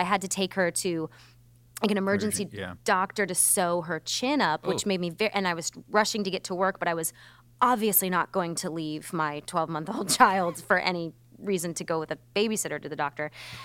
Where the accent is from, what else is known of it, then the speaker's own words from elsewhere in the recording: Michigan, United States; I loved growing up in Michigan, though.